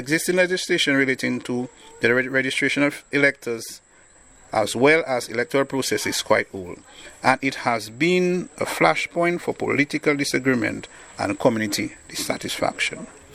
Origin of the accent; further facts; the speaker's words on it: Roseau, Saint George, Dominica; I know the people of the Roseau South constituency. I was born and bred there. I was raised up in the Roseau South constituency.